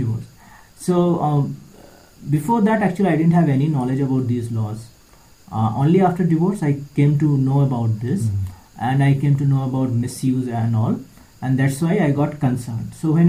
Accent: West Bengal, India; No, no, I am from Bengal, but...

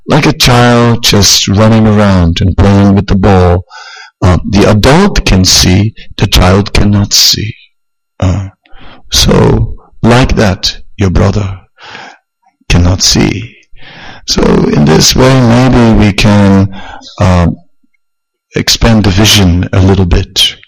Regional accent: Netherlands; Yeah, I'm also from the Netherlands.

